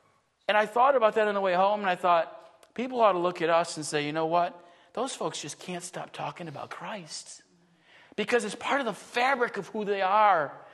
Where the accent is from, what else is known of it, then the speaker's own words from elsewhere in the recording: Buffalo, New York, United States; I just spent time with family, and we grew up in Buffalo, New York, and Buffalo, New York is a place, it's the home of the Buffalo Bills, unfortunately.